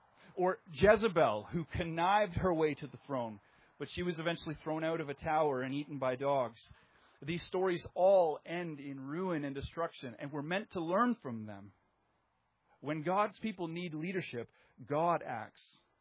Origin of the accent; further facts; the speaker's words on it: Canada; I'm a Canadian.